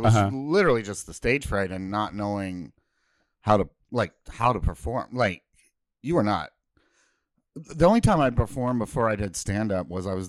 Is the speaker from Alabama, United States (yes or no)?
no; Kentucky, United States; moved away as an adult; Again, I was valedictorian, so I only did it to get out of my hometown. So I got a scholarship to Western Kentucky University.